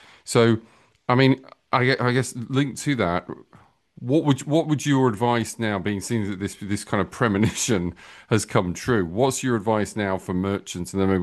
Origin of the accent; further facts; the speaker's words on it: United Kingdom; but I'm still British technically.